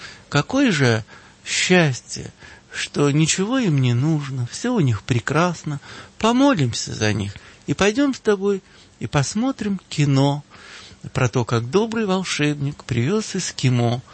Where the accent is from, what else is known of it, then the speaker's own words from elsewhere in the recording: Moscow, Russia; Я сам, как старый москвич, старый, потому что уже возраст, почти что 80-летний